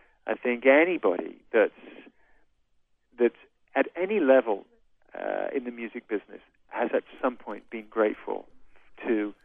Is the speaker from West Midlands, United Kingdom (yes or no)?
yes; Birmingham, West Midlands, United Kingdom; also born or lived in London; I grew up in Birmingham. I lived and worked mostly in London.